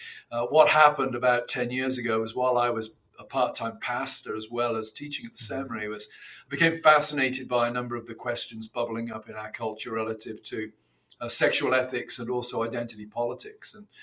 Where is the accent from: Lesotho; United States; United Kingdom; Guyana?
United Kingdom; South West England; I grew up in Gloucestershire in England